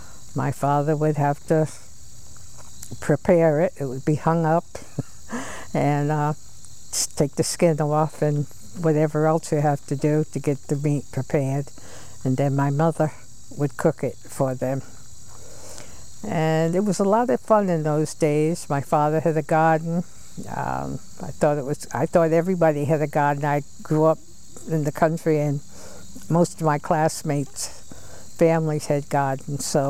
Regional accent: Westerly, Rhode Island, United States; also born or lived in Old Lyme, Connecticut, United States; born in Old Lyme, Connecticut, and raised in Westerly.

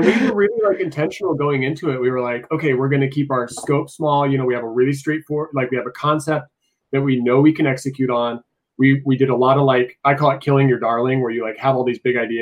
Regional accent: Oregon, United States; we're Oregon kids, rainy day kids. We stayed inside a lot and played video games growing up.

